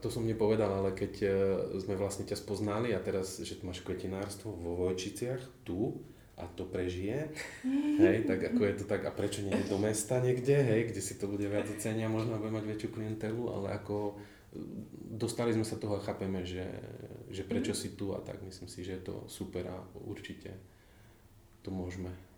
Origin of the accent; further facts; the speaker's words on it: Poprad, Prešov Region, Slovakia; ja som z Popradu.